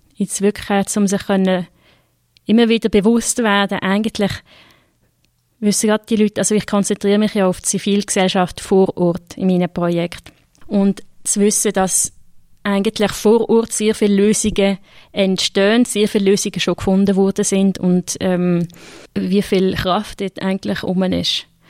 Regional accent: Switzerland; Ich habe da als Schweizerin ja doch sehr viel Freiheiten, mich zu äußern

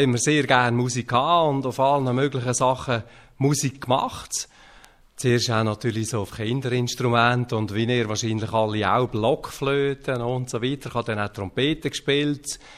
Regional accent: Hitzkirch, Lucerne, Switzerland; also ich bin in Hitzkirch aufgewachsen, das ist im Kanton Luzern.

